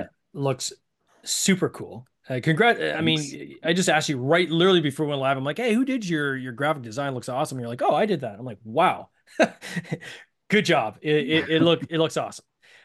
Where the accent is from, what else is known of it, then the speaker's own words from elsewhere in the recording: Canada; Obviously, us both being Canadian, this is like just part of our culture, right?